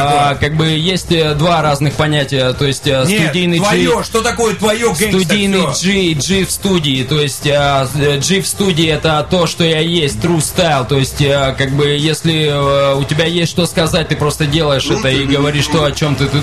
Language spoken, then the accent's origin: Russian; Ural, Russia; now in Saint Petersburg, Russia; Я с Урала, но я живу в Питере, ман.